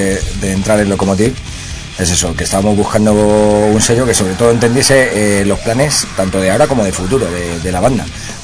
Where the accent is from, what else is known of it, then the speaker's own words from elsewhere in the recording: Madrid, Community of Madrid, Spain; Madrid, digo, no, tronco, de Madrid de España